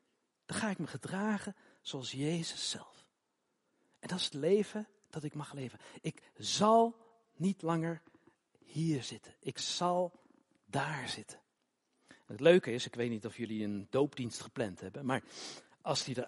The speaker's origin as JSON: {"language": "Dutch", "region": "Utrecht", "country": "Netherlands", "said": "Wist ik niet hoor, ik kom uit Utrecht."}